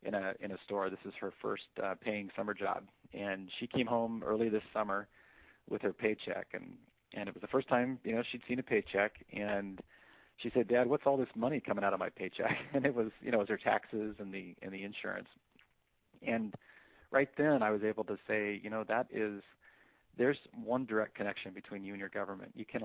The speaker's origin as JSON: {"language": "English", "town": "Anchorage", "region": "Alaska", "country": "United States", "tie": "born or raised there", "said": "I was raised in Alaska."}